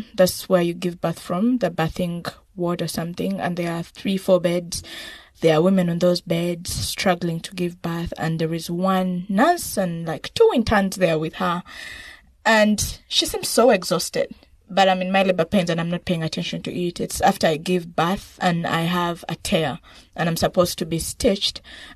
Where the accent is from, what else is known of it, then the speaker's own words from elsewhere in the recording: Pallisa, Eastern Region, Uganda; I am not Japanese or Chinese. I am an Itesot from Palisa District.